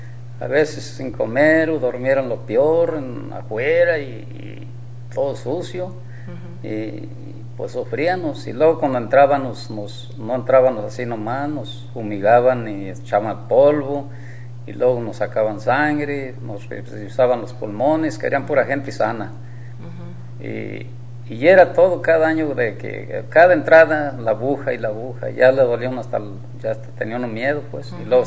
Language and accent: Spanish; Jalisco, Mexico; Y ahí pasé mi niñez en Jalisco. Uh-huh. Ahí yo soy de Jalisco.